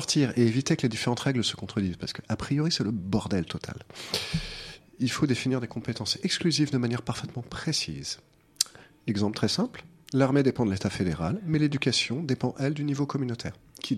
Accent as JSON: {"language": "French", "country": "France", "said": "c'est un point de vue français, mais bon, je suis français."}